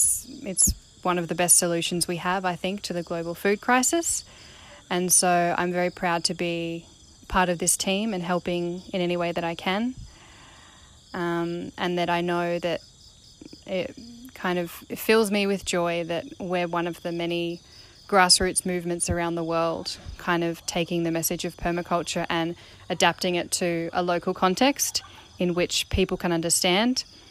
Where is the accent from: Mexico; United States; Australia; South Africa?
Australia; now in Indonesia; I'm from Australia, and I've been volunteering with this project for almost 2 years.